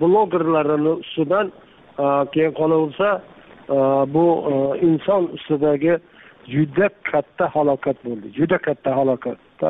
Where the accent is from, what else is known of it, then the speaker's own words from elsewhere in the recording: Jizzakh Region, Uzbekistan; Undan keyin Mirzacho'lga ko'chib ketganmiz orada. 10 yillab Mirzacho'llarda ham aytaylik, Mirzacho'l farzandi bo'lganmiz. hozir ota-onalarimiz ham o'sha tomonda nima topdi, oxirgi qo'nim topdi. Xullas, endi bizni davrimiz bu Jizzax viloyati tog'li rayonlari, Baxmal, G'allarol